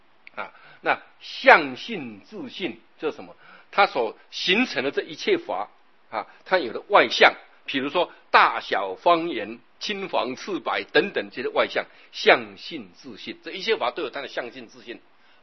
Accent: Taiwan; born there; 我真的觉得我很幸福，我生在台湾，生在文明的世界

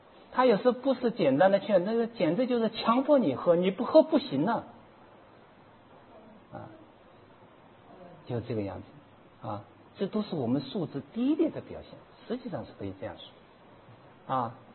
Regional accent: China; 现在我们中国人的这种喧闹啊，实在是要好好的反省一下。

